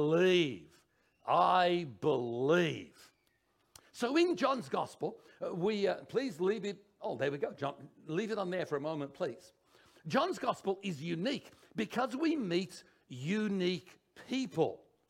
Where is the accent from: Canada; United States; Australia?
Australia; they all know I don't speak a word of Polish. I'm Australian